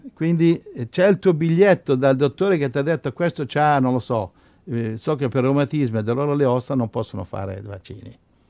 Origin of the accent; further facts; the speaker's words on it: Rome, Lazio, Italy; io sono romano.